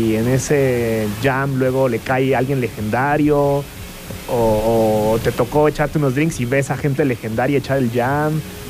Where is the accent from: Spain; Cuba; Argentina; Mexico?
Mexico; also born or lived in Los Angeles / Las Vegas; Nací en Los Ángeles, luego crecí en México, luego me regresé a Los Ángeles, estuve 7 años allá, luego 3 años en Las Vegas. Ahorita, fíjate que llevo un par de añitos aquí en México